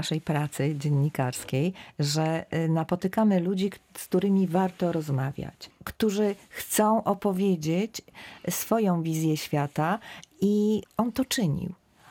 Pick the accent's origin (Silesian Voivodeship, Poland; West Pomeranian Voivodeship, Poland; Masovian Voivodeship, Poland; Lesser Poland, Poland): West Pomeranian Voivodeship, Poland; Szczecin; born there; My urodziłyśmy się w Szczecinie.